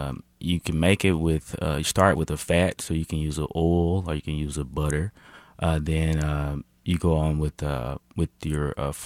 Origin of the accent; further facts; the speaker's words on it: Jackson, Mississippi, United States; So as I previously mentioned, I moved here from Jackson, Mississippi.